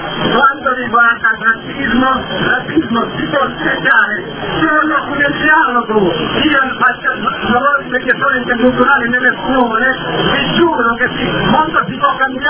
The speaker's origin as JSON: {"language": "Italian", "country": "Pakistan", "said": "Io, come pakistano, vi voglio dire che la nostra famiglia"}